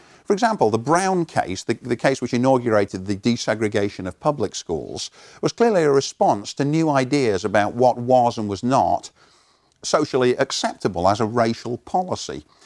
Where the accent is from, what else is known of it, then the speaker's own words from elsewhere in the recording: United Kingdom; now in United States; growing up in Britain, I never had any kind of citizenship education.